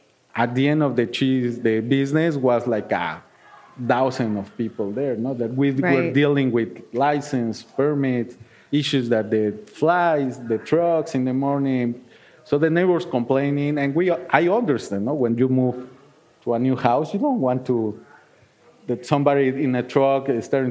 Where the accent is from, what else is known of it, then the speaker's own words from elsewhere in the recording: Mexico City, Mexico; English is a second language; now in Milwaukee, United States; I came from Mexico City, it was like, I will not be in a big, big city. I live in Milwaukee